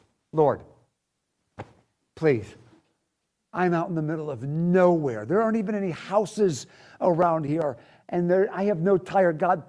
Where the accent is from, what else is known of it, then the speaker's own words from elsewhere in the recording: Nashville, Tennessee, United States; So I'm from Nashville.